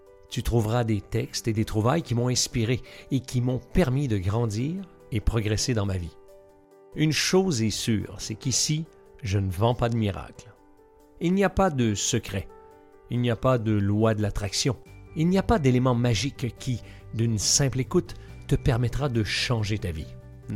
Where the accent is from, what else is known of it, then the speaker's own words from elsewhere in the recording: Quebec, Canada; moved away as an adult; now in France; Je suis Québécois et ça fait plus de 25 ans que j'habite en France.